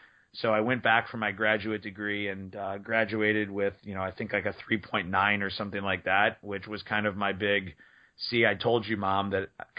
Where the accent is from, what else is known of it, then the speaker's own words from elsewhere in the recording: Midwest, United States; And I think a lot of it comes from a Midwest background, you know, growing up in the Midwest.